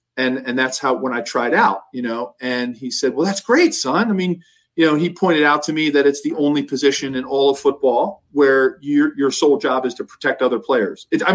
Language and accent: English; Philadelphia, Pennsylvania, United States; And so I've always, growing up in Philadelphia, you know, and going to Penn, I've always had a little bit of an affinity for the Bengals because of that.